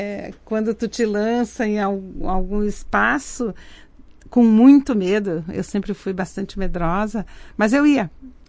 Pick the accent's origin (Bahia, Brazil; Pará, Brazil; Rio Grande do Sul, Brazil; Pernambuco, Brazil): Rio Grande do Sul, Brazil; Caxias do Sul; Aliás, Caxias toda, né? Eu sou de Caxias do Sul. E como caxiense...